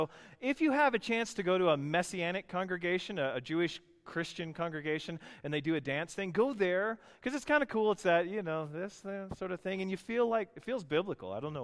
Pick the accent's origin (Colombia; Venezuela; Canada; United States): Canada; I have Northern European roots, and I'm from Canada originally.